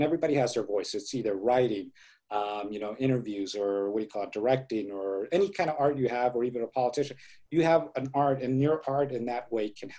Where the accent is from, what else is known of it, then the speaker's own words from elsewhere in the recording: Los Angeles, California, United States; also born or lived in Mexico; because I was born in Mexico and I was raised almost all my life here in Los Angeles.